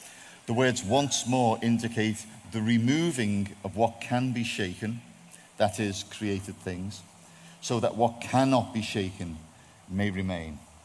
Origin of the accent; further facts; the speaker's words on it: Bootle, North West England, United Kingdom; I'm from Liverpool. You might have guessed. If you have got some translators from the north, you might want to sit near them at this point. I'm from a place called Bootle.